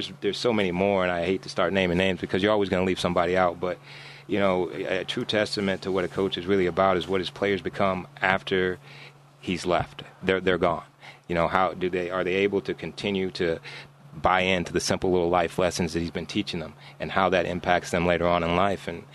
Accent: Arizona, United States; moved away as an adult; also born or lived in Nebraska, United States; I am from Arizona. That's where I was born and raised. But remember, I lived in Nebraska for 22 years.

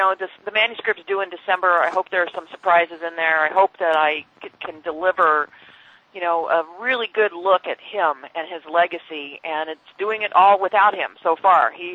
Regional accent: Colorado, United States; Because we grew up in Colorado, but we were forced by my parents to be Nebraska fans.

